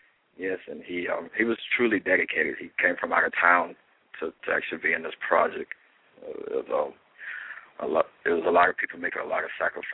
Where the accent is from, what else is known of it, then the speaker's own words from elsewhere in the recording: Melbourne, Florida, United States; I'm from Melbourne, Florida, and I graduated in 1997 in high school, and I started the local film program that was there in Melbourne, Florida, at Florida Metropolitan University.